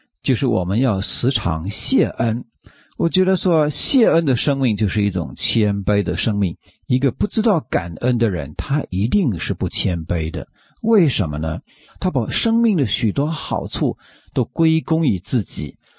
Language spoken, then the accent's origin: Chinese; China; 甚至我们中国人也慢慢的向西方学习，向西方靠拢，喜欢表达自我。